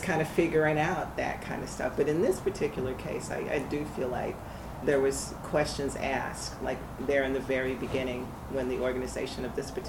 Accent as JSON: {"language": "English", "region": "the South", "country": "United States", "said": "they needed to respect the fact that I was from the South"}